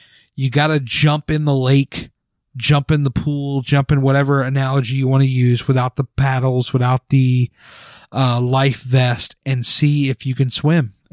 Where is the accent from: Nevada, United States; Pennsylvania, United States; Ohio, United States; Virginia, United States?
Virginia, United States; I'm from Virginia near the DC area, but Baltimore is like that's a quick drive.